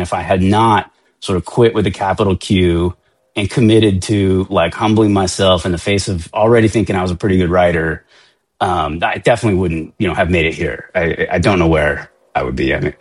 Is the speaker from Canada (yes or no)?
no; Seattle, Washington, United States; now in Los Angeles, United States; You know, I live in Los Angeles and we don't have seasons here. I'm not from here. I'm from Seattle. Grew up in the rain and clouds